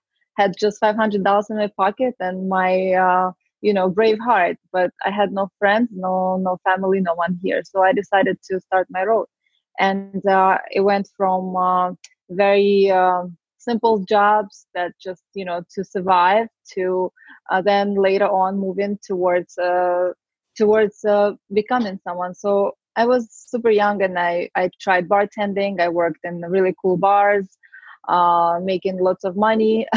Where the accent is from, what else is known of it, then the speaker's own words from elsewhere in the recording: Russia; English is a second language; moved away as an adult; also born or lived in Azerbaijan; now in United States; So yes, I do come from Russia, former US, but I am Armenian. My background, I was born in Azerbaijan, and then my family moved to Russia. So I grew up there and went to Russian school and college there as well.